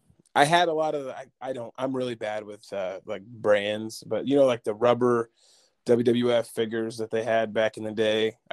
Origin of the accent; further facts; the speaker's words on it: Carbondale, Illinois, United States; Yep. I was born here in Carbondale, and I've been lucky enough to go to college here and actually find a job here.